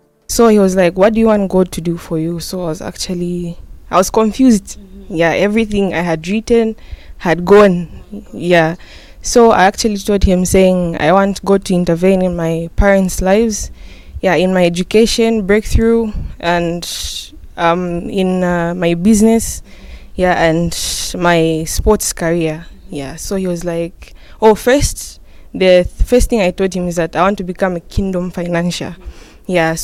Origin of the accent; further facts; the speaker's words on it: Zambia; I'm coming from Zambia.